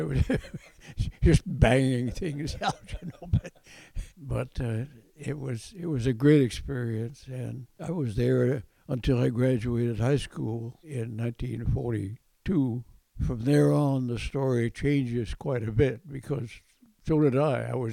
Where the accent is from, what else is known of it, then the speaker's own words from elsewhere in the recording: Vermont, United States; We got down to 42 below zero one time there that I remember, and that's pretty chilly.